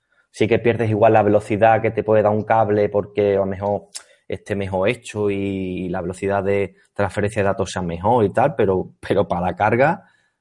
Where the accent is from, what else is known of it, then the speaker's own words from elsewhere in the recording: Mérida, Extremadura, Spain; Los de mi pueblo, en Mérida, pues no lo tienen.